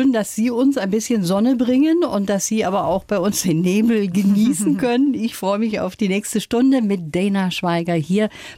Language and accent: German; Germany; Also ich selber habe auch manchmal Probleme da noch als Deutsche, weil sie verstehen.